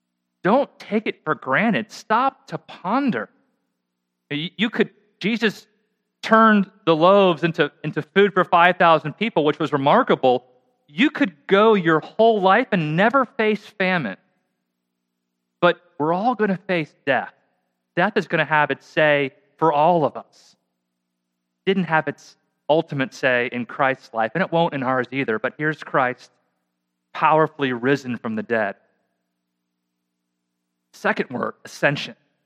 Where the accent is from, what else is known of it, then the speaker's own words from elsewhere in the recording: United States; I've got to confess, as an American, the whole British monarchy thing, I never quite get it.